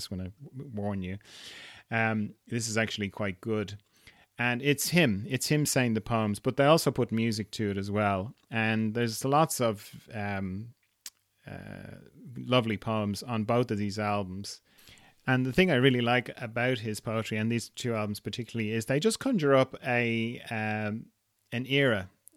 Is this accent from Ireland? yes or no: yes; Ireland; You know, like as an Irishman, it's all sort of in my genes, you know, being oppressed for 700 years